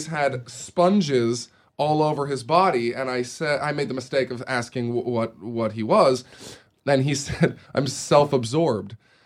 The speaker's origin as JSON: {"language": "English", "town": "Portland", "region": "Oregon", "country": "United States", "said": "I'm a guy from Portland, Oregon."}